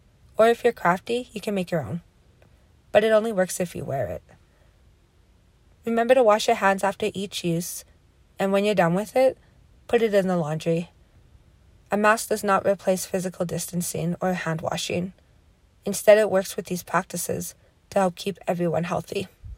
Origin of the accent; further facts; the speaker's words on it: Canada; I am from the Kaktwishtahaw First Nations.